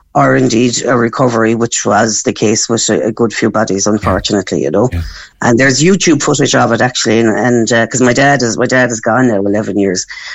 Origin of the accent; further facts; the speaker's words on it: Buttevant, Munster, Ireland; I grew up in Butterwin, and on the day of the train crash, my dad, my uncle, and loads more people in the community all rushed to help